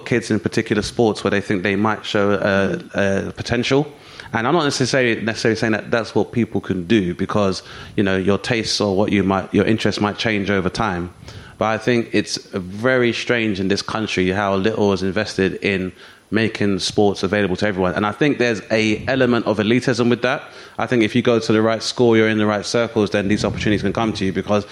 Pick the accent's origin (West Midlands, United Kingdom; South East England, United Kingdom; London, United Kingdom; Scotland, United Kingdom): London, United Kingdom; I grew up in Southeast London